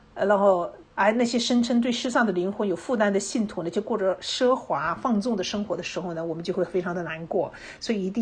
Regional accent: China; 我们中国人常常有一个错误的观点

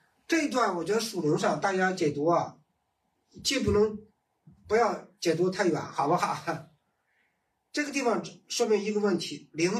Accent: Shandong, China; 我们老家呢是山东，

